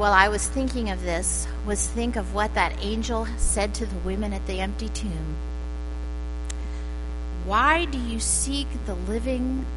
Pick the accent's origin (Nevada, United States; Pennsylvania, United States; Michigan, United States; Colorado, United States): Pennsylvania, United States; Philadelphia; I grew up in Philadelphia. The associate conductor of the Philadelphia Orchestra lived in my town.